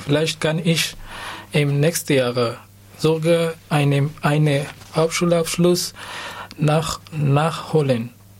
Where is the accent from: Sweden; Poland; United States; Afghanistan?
Afghanistan; German is a second language; now in Jena, Germany; ich komme aus Afghanistan und ich wohne in Jena am Engels in Hamburgstraße.